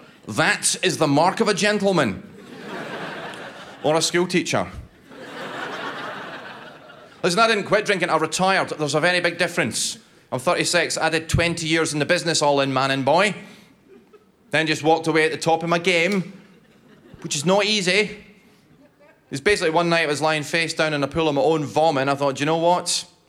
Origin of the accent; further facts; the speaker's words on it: Scotland, United Kingdom; I'm Scottish, so I'm the token Scot on the bill this afternoon. I'm Scottish, but I don't drink alcohol, actually.